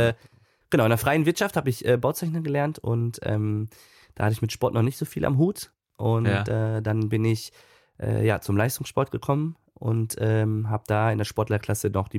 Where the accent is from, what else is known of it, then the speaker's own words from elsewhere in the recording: Münster, North Rhine-Westphalia, Germany; also born or lived in Cologne; Ganz klar Münster, meine Heimatstadt.